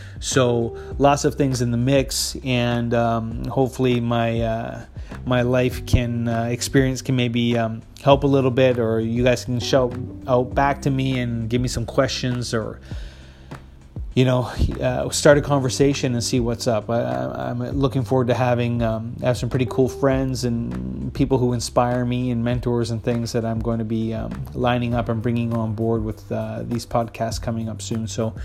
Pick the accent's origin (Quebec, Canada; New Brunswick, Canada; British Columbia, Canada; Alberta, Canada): British Columbia, Canada; White Rock; I'm born and raised in Vancouver, more specifically out in the South Surrey White Rock area is where I grew up. That's my hood out there. That's where I spent most of my life. And now living in downtown.